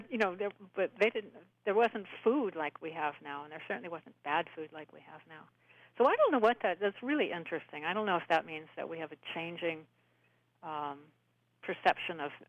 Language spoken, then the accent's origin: English; Midwest, United States; Well, I'm a Midwesterner. I started in Cleveland. I worked in Boston and New York.